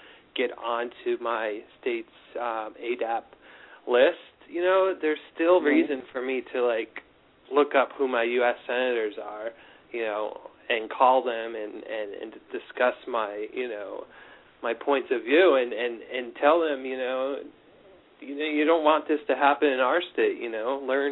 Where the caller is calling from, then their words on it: New York, United States; from New York.